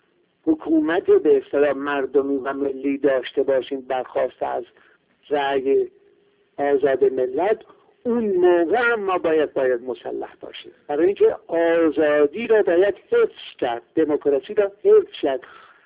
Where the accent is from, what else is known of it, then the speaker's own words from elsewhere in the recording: Azerbaijan, Iran; من وطنم و آذربایجان ایرانی بودنم، از آذربایجانی بودنم چیزی کم نمی کنه، آذربایجانی بودنم از ایرانی بودنم چیزی کم نمی کنه. من زبان ترکیه را کاملا راحت صحبت می کنم،